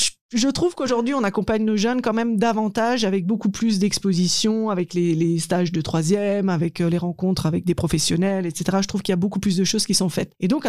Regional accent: Grand Est, France; Effectivement, donc j'ai grandi dans le Haut-Rhin et donc j'ai rejoint la capitale strasbourgeoise pour mes études de psychologie.

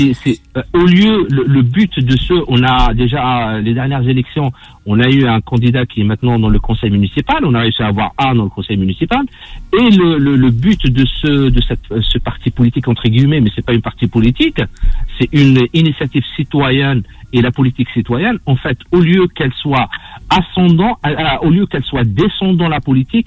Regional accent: Alfortville, Île-de-France, France; Moi, je suis d'Alfortville

